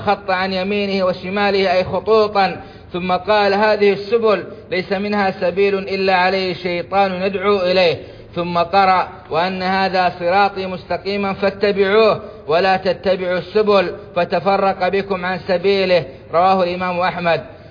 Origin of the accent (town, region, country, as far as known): Saudi Arabia